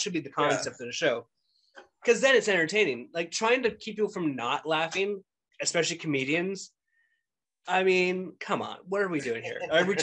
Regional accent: Canada; Like, as a Canadian, like, no one really talks about Canadian content unless it's popularized.

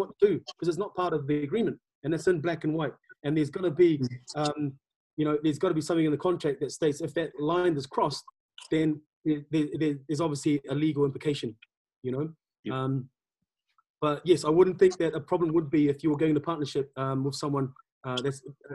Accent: Tonga; first language Tongan; English is a second language; now in United Kingdom; I come from Tonga. I was brought up in Tonga. I spoke Tonga before English.

